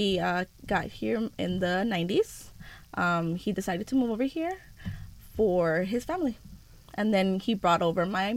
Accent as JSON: {"language": "English", "region": "California", "country": "United States", "tie": "born or raised there", "said": "California, yes. Always born and raised in the Valley."}